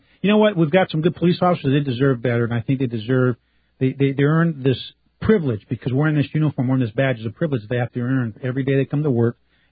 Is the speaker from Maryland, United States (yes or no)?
no; Los Angeles, California, United States; now in Texas, United States; I'm from L.A. I know. I'm from Texas now, buddy.